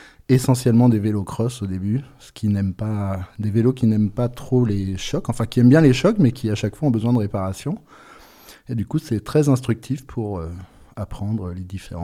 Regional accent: Grand Est, France; born there; je suis né en Champagne-Ardenne.

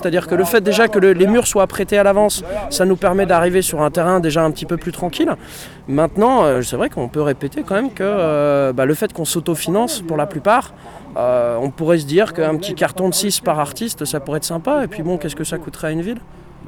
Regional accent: Bourgogne-Franche-Comté, France; Je viens de Bourgogne, moi.

